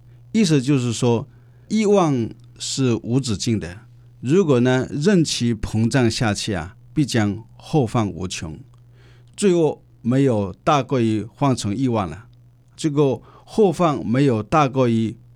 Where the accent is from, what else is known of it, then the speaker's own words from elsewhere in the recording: China; 我们中国人有一句话叫知足者常乐